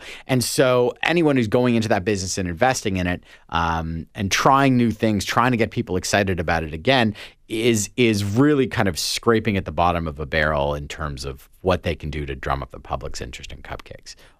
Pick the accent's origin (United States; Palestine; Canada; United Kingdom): Canada; I, even as a Canadian, remember it.